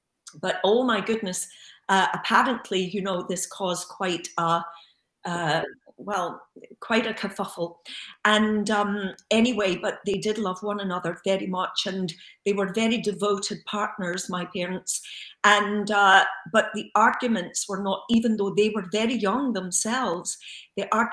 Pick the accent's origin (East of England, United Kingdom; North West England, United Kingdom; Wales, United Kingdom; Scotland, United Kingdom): Scotland, United Kingdom; Glasgow; growing up in Glasgow. I was born in the early 60s, grew up 60s, 70s.